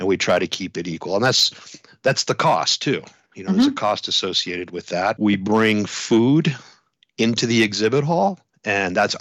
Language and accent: English; Canada; No, but not what they called it ISS because it was Canada, US, which I'm Canadian.